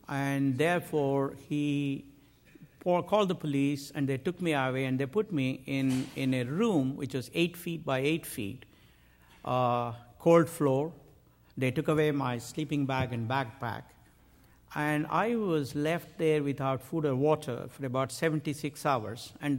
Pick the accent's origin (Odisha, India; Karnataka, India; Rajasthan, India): Karnataka, India; Mysore; English is a second language; And while I was hitchhiking from Paris to my hometown, Mysore, I took about 11 months.